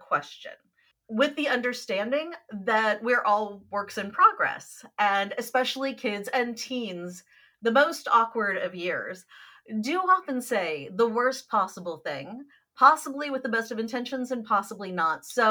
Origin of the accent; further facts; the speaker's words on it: Kansas, United States; The first was that I grew up in Kansas, and like a lot of kids from that state